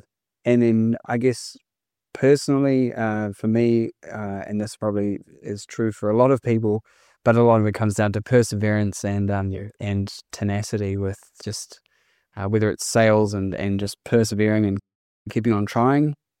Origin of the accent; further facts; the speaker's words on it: Dunedin, Otago, New Zealand; So I grew up in Dunedin and studied at Otago, did a commerce degree.